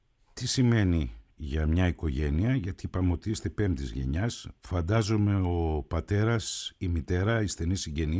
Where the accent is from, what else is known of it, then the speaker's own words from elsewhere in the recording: Greece; είμαστε ξύπνοι ως Έλληνες